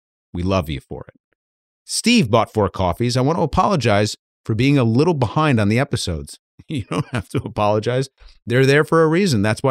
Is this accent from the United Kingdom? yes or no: yes; United Kingdom; My mum, this is so very British. My mum, should I do the rest thing as a Brit?